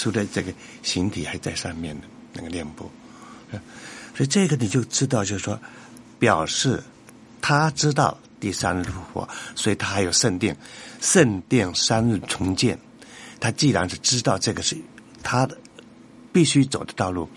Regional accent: China

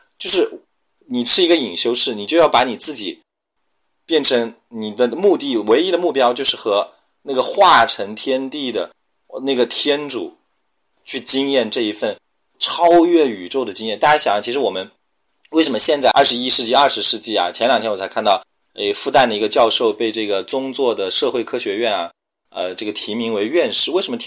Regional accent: China; 这个我们中国人比较听得很多的

